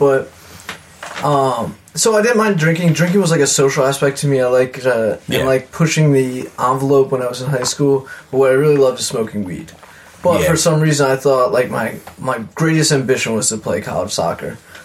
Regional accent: Columbia, Maryland, United States; Columbia, Maryland.

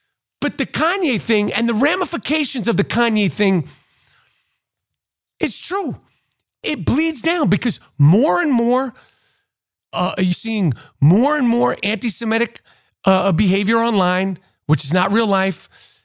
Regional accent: New York City, New York, United States; Growing up in New York City, 70s, 80s, and 90s, I was lucky.

